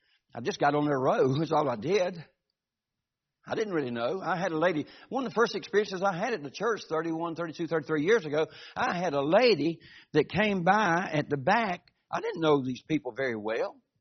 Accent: Georgia, United States; I was raised in South Georgia. We waved at everybody that came by.

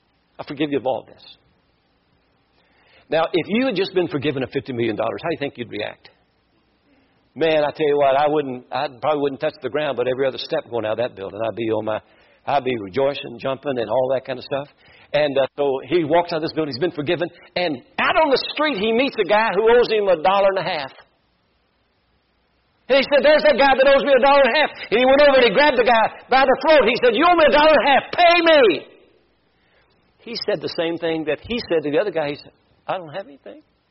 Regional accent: Kentucky, United States; I read a book. Surprising, isn't it? I'm from Kentucky and I read a book.

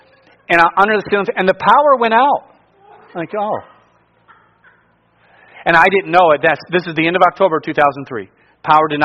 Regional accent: Cleveland, Ohio, United States; Again, I'm from Cleveland.

